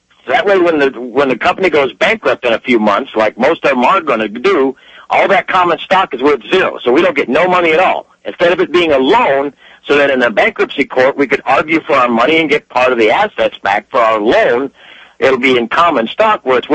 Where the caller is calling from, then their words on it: Illinois, United States; Out of Illinois, Alex.